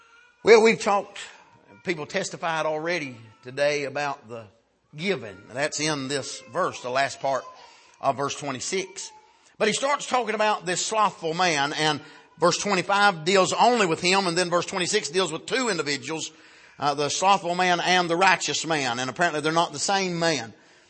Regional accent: North Carolina, United States; I'm from North Carolina. Anybody that played against North Carolina, I was for them.

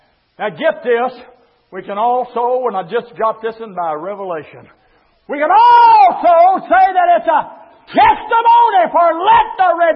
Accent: Indiana, United States; I didn't say that right. I'm from Indiana.

